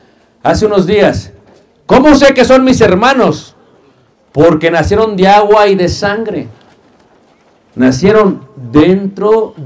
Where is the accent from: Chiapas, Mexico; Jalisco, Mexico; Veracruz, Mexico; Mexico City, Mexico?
Mexico City, Mexico; born there; yo era católico romano. Sí, yo nací en Ciudad de México